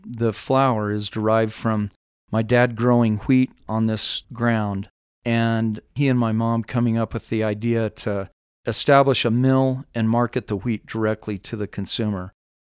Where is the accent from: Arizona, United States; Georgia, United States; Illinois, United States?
Arizona, United States; Phoenix; I'm from Phoenix, Arizona. Outside of Phoenix, my dad was a farmer there with my grandfather.